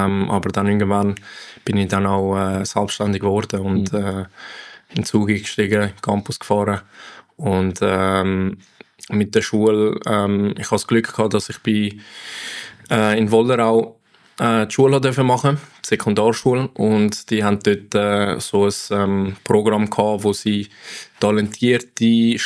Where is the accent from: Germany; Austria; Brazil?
Brazil; Für mich gibt es absolut nur einen Namen als Brasilianer